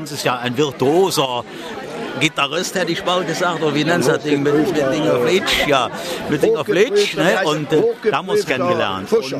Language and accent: German; Cologne, North Rhine-Westphalia, Germany; Ja, ich bin ja nun gebürtiger Kölner